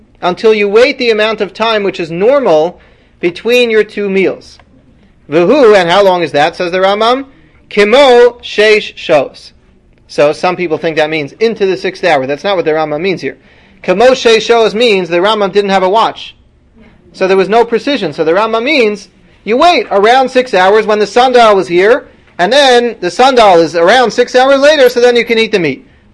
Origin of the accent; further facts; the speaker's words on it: Washington Heights, New York, United States; So I grew up in Washington Heights, so the German community waits 3 hours.